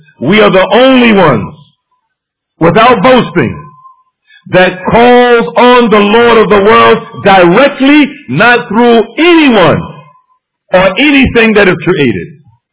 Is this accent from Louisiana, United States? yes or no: no; New Jersey, United States; growing up in Baxter Terrace Projects, that the person who lived next door to me in the 60s, where I grew up there